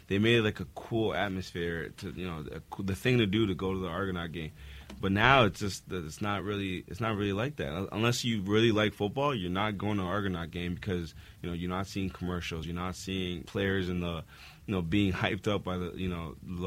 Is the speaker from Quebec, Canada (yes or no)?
no; Mississauga, Ontario, Canada; I'm not mad about that. I'm from Mississauga.